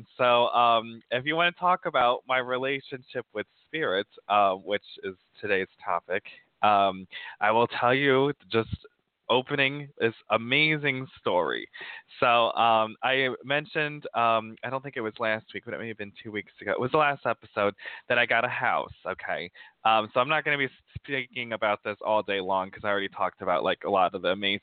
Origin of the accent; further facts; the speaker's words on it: South Bend, Indiana, United States; I mean, I grew up in South Bend, never River Park, but my college is here.